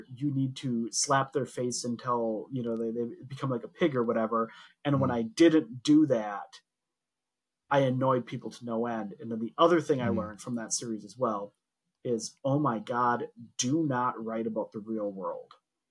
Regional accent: Midwest, United States; Like I'm from the Midwest, man.

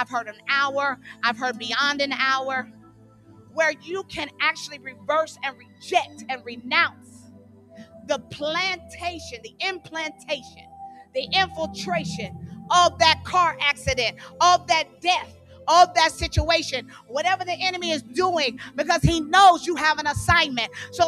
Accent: Florida, United States; I'm from Florida. I'm used to the blue, you know, kind you can snorkel in.

